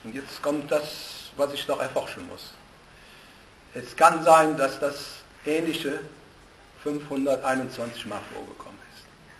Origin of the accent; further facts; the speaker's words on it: Cologne, North Rhine-Westphalia, Germany; Ich bin Kölner